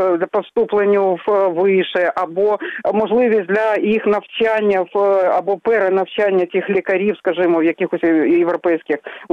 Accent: Kharkiv, Kharkiv Oblast, Ukraine; я сама з Харкова

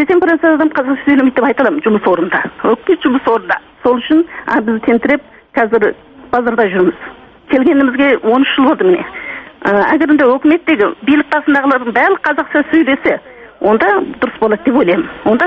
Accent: China; now in Kazakhstan; Мен Қытайдан көшіп келдім.

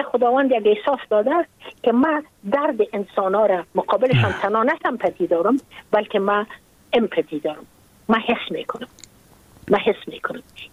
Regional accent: Afghanistan; ما اید افغان استم، ما مربوط افغانستان استم، من مربوط نیم سرزمین نازمین هستم،

